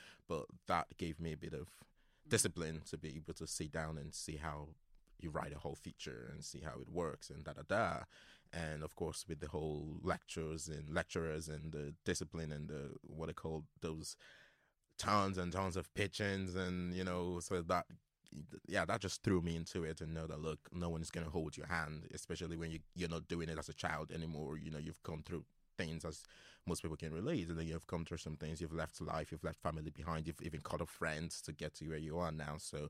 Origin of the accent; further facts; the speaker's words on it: Nigeria; So I grew up in Nigeria, and six of us